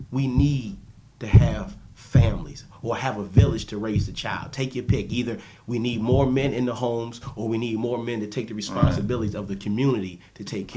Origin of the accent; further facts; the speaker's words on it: Buffalo, New York, United States; because I grew up in the Fruit Belt